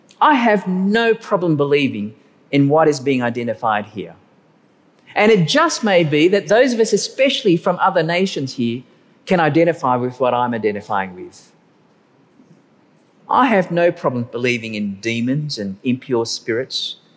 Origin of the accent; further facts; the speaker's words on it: Malacca, Malaysia; I grew up in Malaysia especially, and in a particular town called Malacca.